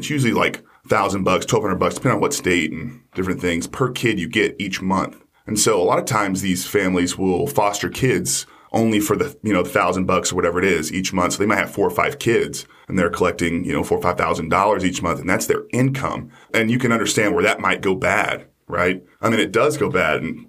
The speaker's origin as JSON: {"language": "English", "town": "Plainview", "region": "Texas", "country": "United States", "tie": "born or raised there", "also_born_or_lived": "Dallas", "said": "little town called Plainview, Texas, that's where I was raised. But that's not where I was born. I was born actually in Dallas, Texas"}